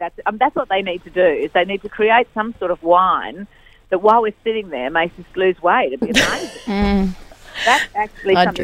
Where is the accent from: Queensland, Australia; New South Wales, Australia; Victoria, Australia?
New South Wales, Australia; Gosford; Like, I keep a particularly Gosford life. I grew up in Gosford.